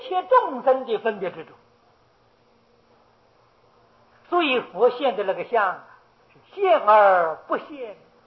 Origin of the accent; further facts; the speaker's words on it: China; 我们中国人看佛，佛是中国人的样子，我们很亲切，佛的样子是像我们中国人的。